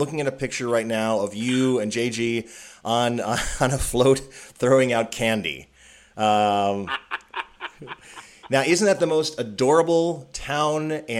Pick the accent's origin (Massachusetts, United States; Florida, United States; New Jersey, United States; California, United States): California, United States; Los Angeles; I was from Los Angeles, and I was dressed up as Captain Kirk